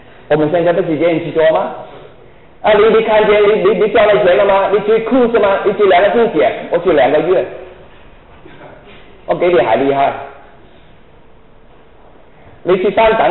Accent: China; 我们从大陆来啊，那么辛苦赚的钱

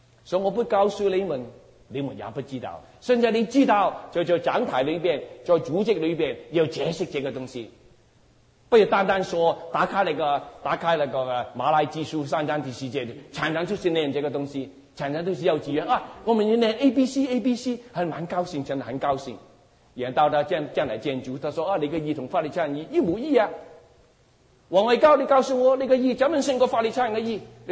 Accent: Guangdong, China; Chinese is a second language; 我听不懂，我广东人，不知道我听不懂你这个国语

